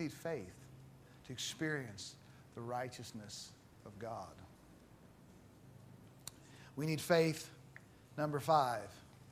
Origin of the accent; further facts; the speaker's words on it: United States; Now, the town that I was raised in the States, when I was young, there was a swimming pool we'd go to. It was a small town.